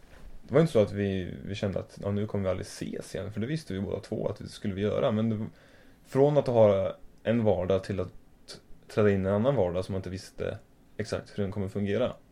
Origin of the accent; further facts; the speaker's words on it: Norrköping, Östergötland, Sweden; Jag växte upp i Vilbergen först. När jag var 3 år. Sen bodde jag från Smeby.